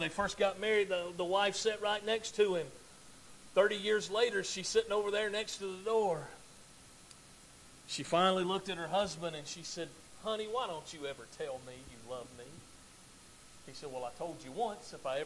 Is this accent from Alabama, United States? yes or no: yes; Alabama, United States; I remember when I was a little guy, believe it or not, I was little at one time, growing up in Northwest Alabama.